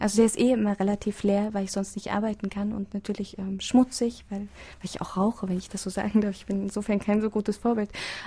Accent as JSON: {"language": "German", "region": "Thuringia", "country": "Germany", "said": "als Thüringer Mädchen ist mir auch die Bratwurst total ins Herz gekommen"}